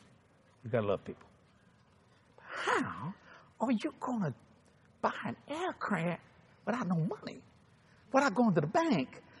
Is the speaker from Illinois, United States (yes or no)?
no; New Orleans, Louisiana, United States; No, I'm Catholic. You what? Oh, yeah, I'm from New Orleans. I'm christened and confirmed.